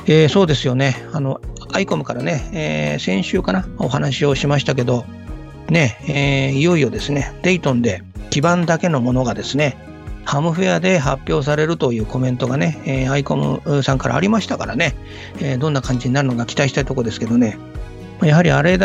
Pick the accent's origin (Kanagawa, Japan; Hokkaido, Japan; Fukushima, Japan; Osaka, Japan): Fukushima, Japan; 地元が福島ということで